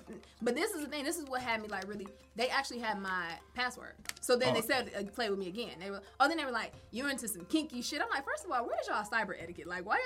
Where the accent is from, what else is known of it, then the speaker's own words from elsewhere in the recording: Detroit, Michigan, United States; I'm from Detroit.